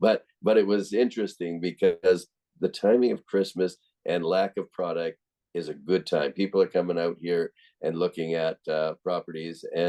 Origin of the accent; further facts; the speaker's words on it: Winnipeg, Manitoba, Canada; I'm from Winnipeg originally, and I used to joke about it.